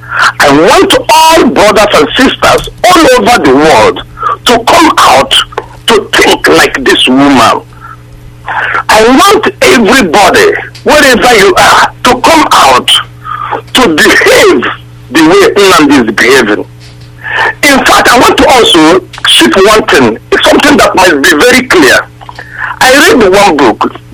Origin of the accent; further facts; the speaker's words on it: Alo, Imo, Nigeria; I'm from Alo, from Imo State.